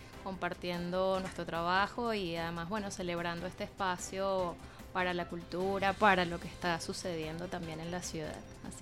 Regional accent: Venezuela; Porque como venezolanos, como venezolanas, solemos estar arraigados en el catolicismo.

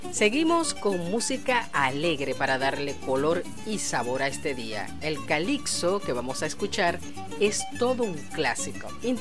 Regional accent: Barcelona, Anzoátegui, Venezuela; Barcelona, Estado Anzoátegui, mi terruño natal.

